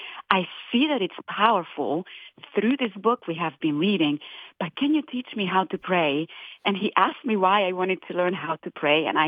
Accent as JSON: {"language": "English", "country": "Romania", "said": "I am originally from Romania."}